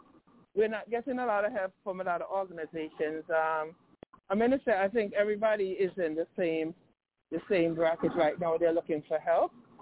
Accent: Antigua & Barbuda; I'm from Antigua, and I am part of the Antigua and Barbuda's Kia team.

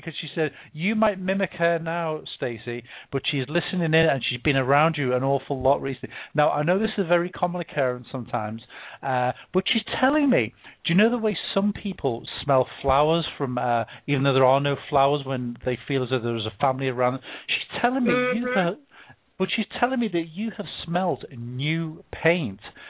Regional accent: England, United Kingdom; now, you have to forgive me, I'm English

